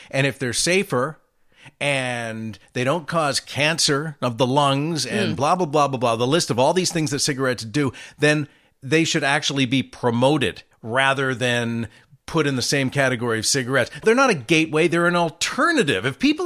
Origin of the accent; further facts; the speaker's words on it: Canada; We're Canadian citizens and our governments are doing it.